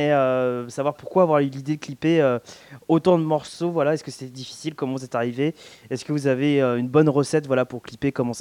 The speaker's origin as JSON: {"language": "French", "region": "Île-de-France", "country": "France", "tie": "born or raised there", "said": "donc du coup en Essonne, là où j'ai grandi."}